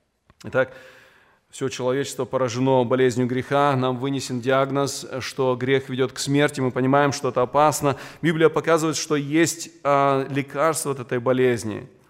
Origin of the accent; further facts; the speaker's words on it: Moldova; я родом из Молдовы